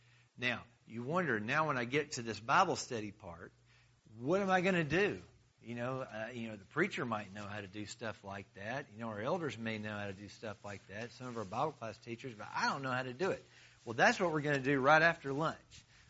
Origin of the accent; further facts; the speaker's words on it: the South, United States; Well, I'm from the South and everybody's kind of nice down there and probably goes to church somewhere, you know.